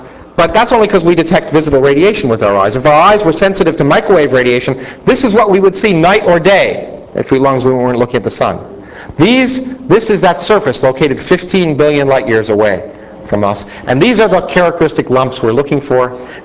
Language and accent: English; Canada; I say that because I grew up in Canada, and all my textbooks were American.